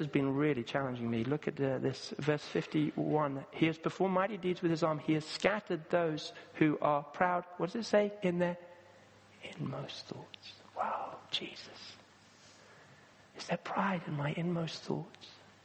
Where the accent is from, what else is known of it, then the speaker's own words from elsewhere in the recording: Kenya; I grew up in Kenya.